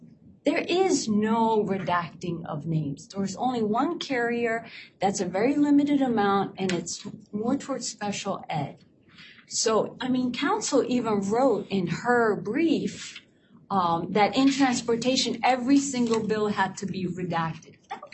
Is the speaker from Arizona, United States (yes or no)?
no; Philadelphia, Pennsylvania, United States; I am a Philadelphian